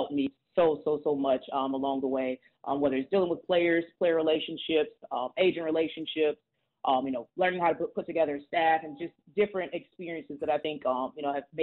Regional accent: Atlanta, Georgia, United States; Like you said, you know, started here, born and raised in Atlanta. Started my career out in Phoenix as an intern.

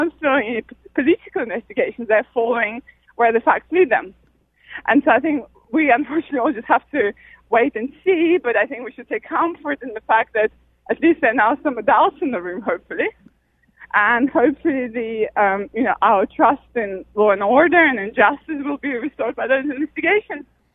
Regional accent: Moscow, Russia; born there; English is a second language; I was born in Moscow

